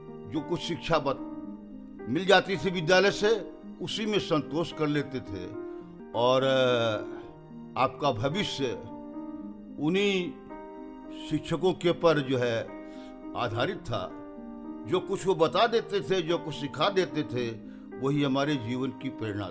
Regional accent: Pathkurwa, Uttar Pradesh, India; मेरा मूल निवास बहराइच जिले में विश्वनगर के निकट एक गाँव पाठकुरवा में है। मैं ग्रामीण अंचल से जुड़ा हुआ हूँ। मेरी पैदाइश पाठकुरवा में ही हुई और वहीं से हमने अपनी प्राथमिक शिक्षा प्राप्त की।

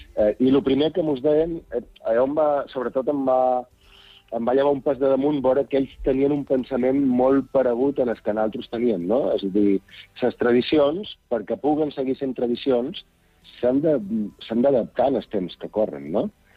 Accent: Balearic Islands, Spain; naltros com a eivissencs, no? Gent d'aquí, de sa terra

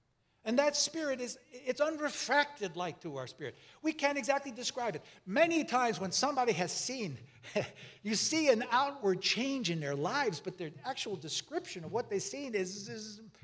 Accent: Brooklyn, New York, United States; I am actually a native of New York. I was born in Brooklyn.

